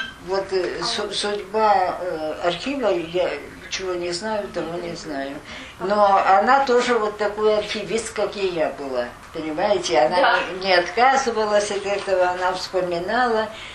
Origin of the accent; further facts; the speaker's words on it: Vorkuta, Komi Republic, Russia; я сказала, что я из Воркуты.